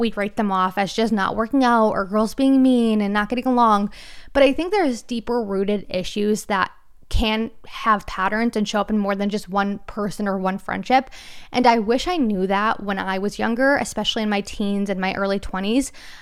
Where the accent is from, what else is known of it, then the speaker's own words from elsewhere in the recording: Connecticut, United States; I'm from Connecticut. I grew up in it. I get it. I love New England.